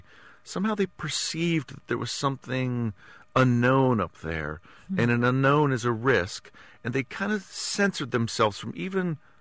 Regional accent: United States; Well, as an American, I had to fly first class.

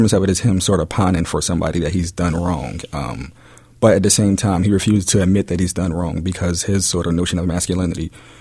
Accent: Philadelphia, Pennsylvania, United States; So although I grew up in North Philadelphia, born and raised, I attended school in the Roxborough section of the city at Shelton Elementary.

